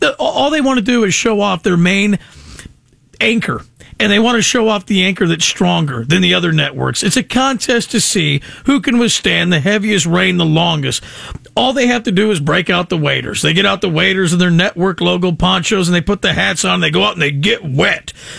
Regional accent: California, United States; Oh, well, I don't either because I'm from California

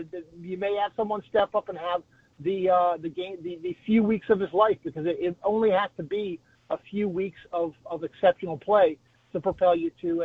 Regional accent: Atlanta, Georgia, United States; You know, I'm being from Atlanta.

